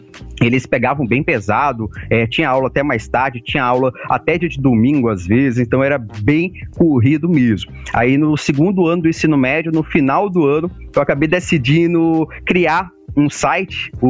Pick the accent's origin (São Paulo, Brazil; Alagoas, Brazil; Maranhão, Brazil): Maranhão, Brazil; Codó; also born or lived in Caxias; eu sou maranhense, né? Eu morei boa parte da minha vida lá em Codó, no Maranhão. Eu nasci em Caxias, mas eu fui só nascer mesmo, porque a saúde lá de Codó não era muito boa.